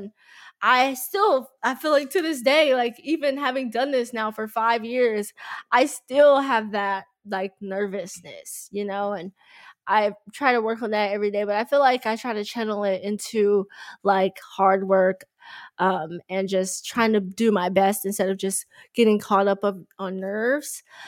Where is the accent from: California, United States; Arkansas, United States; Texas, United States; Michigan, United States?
Texas, United States; Dallas; And like, obviously, like growing up in Dallas, being from Dallas, I loved the Mavericks.